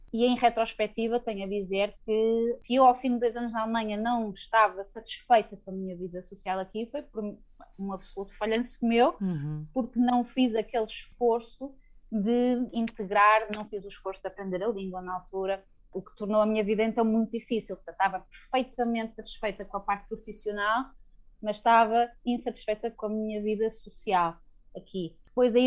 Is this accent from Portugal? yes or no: yes; Portugal; moved away as an adult; now in Germany; quando cresci em Portugal